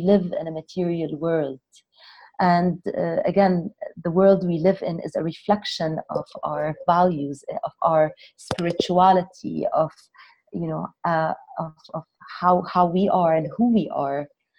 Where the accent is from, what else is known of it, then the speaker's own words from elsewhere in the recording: Jordan; because I'm both Jordanian and Palestinian. I come from Palestinian descent.